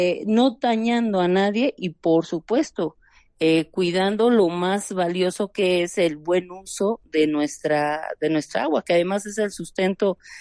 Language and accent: Spanish; Mexico; del que somos mexicanos, ellos son mexicanos